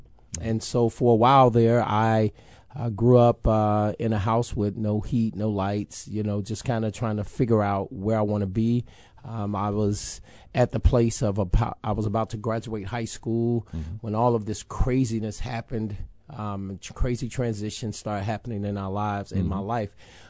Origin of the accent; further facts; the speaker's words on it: Chicago, Illinois, United States; Here, I'm from Chicago, didn't want to come here, but God said, come here.